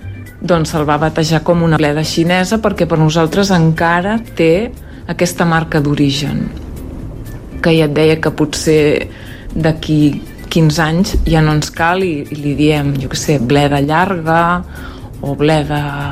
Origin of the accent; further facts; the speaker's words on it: Catalonia, Spain; accent: Central Catalan; ja no diem gazpacho, diem gazpacho els que som del català central